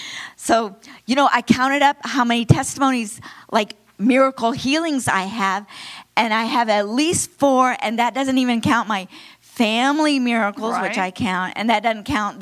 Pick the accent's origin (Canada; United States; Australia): United States; Florida; Because we're from Florida.